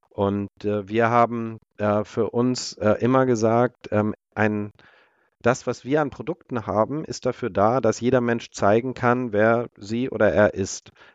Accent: Schleswig-Holstein, Germany; ich bin eigentlich Schleswig-Holsteiner, das heißt irgendwie auch auf dem Land.

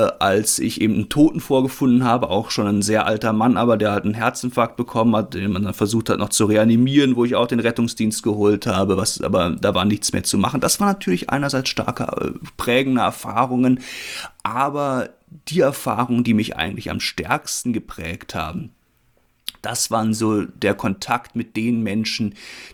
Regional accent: Berlin, Germany; in Berlin natürlich, meiner Heimat.

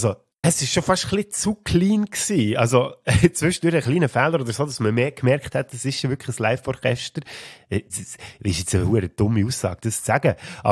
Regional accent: Switzerland; Gut, bei uns in der Schweiz ist es immer nur halb so schlimm.

